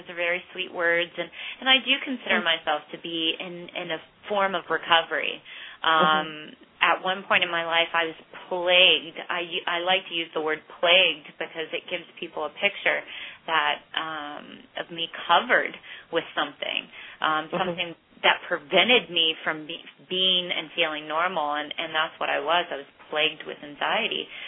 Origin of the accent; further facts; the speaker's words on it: North Carolina, United States; I'm from North Carolina and I moved to, you know, the busiest city in the world with the most people.